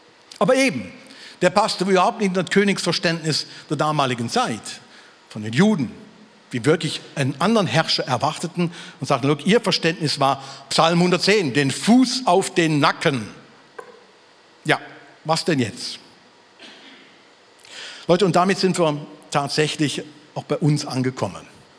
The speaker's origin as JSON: {"language": "German", "country": "Germany", "said": "Ich bin ja Deutscher."}